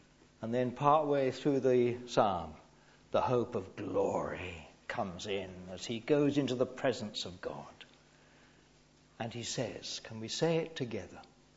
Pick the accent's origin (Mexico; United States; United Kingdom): United Kingdom; South West England; I'm Cornish, you know